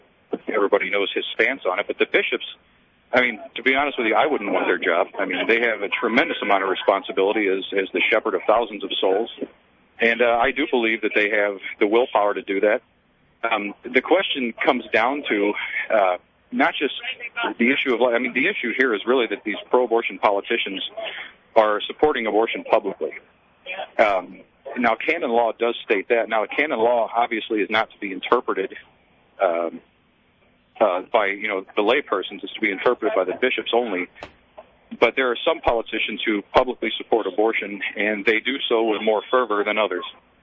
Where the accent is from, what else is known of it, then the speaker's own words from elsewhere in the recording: St. Louis, Missouri, United States; now I'm from St. Louis, so I'm a very, I talk, you know, a lot with Archbishop Burke.